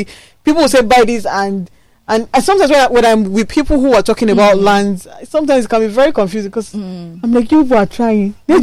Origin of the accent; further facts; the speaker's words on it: Badagry, Lagos, Nigeria; I'm from Badagry.